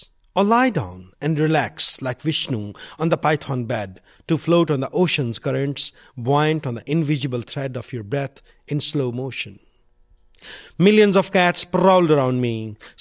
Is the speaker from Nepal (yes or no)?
yes; Nepal; since I come from Nepal, it will be okay for me.